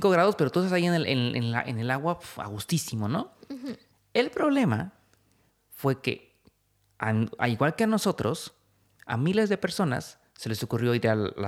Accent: Guadalajara, Jalisco, Mexico; Y lo curioso es que él es de Guadalajara, yo también soy de Guadalajara.

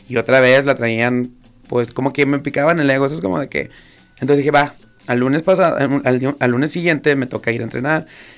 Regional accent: Ciudad Juárez, Chihuahua, Mexico; now in Torreón, Mexico; Pues como que no soy de Torreón, soy de Ciudad Juárez.

